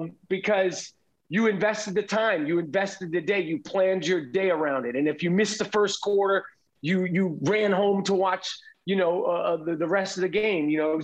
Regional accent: New York, United States; I'm a New Yorker.

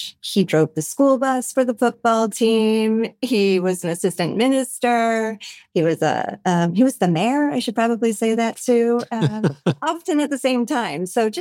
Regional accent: Pennsylvania, United States; now in Vancouver, Canada; I grew up on the Pennsylvania side of the Pennsylvania-New York state border in a very, very small town.

